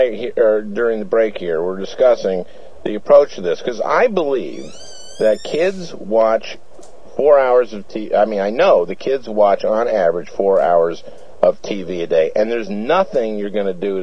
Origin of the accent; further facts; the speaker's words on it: United States; Yeah, well, I come from the United States.